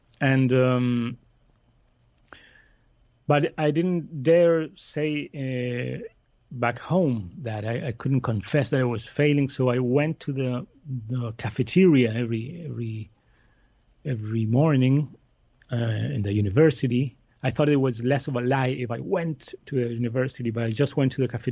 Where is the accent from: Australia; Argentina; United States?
Argentina; Buenos Aires; I grew up in Buenos Aires in Argentina. I went to an English school, so this funny accent I have belongs to that.